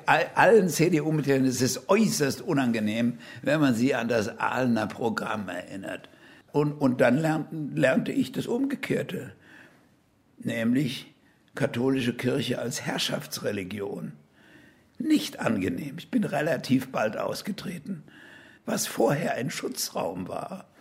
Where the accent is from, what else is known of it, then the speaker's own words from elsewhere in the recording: Berlin, Germany; ich in einer Siedlung aufgewachsen bin im Norden Berlins, die von meinem Vater gegründet war.